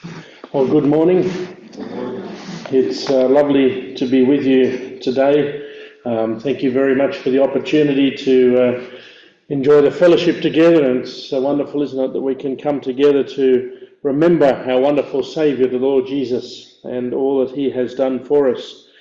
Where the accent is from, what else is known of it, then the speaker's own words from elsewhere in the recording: Sydney, New South Wales, Australia; now in Moldova; I come originally from Sydney in Australia.